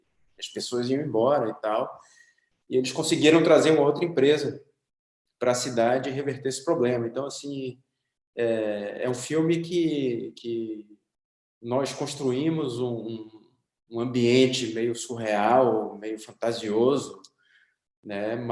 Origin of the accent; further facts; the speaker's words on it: Bahia, Brazil; Principalmente porque eu sou da Bahia, né?